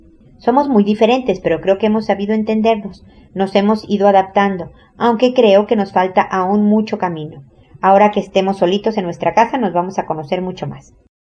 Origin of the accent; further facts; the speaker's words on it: Mexico; now in United States; Nosotros nos fuimos a vivir a Estados Unidos hace tiempo por el trabajo de mi esposo. Y en México, de donde yo soy